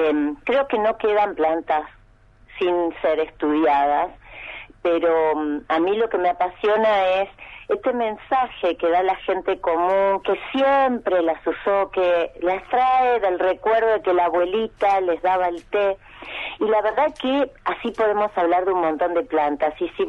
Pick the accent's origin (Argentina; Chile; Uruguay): Argentina; María Grande, Entre Ríos; Yo nací en Entre Ríos, en un pueblo cerca de la capital de Entre Ríos, que es Paraná. El pueblo se llama María Grande, y me crié en contacto con la naturaleza.